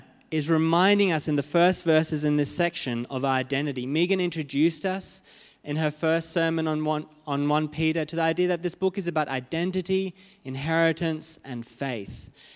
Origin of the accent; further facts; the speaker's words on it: Australia; This is something as an Australian nation we have to do.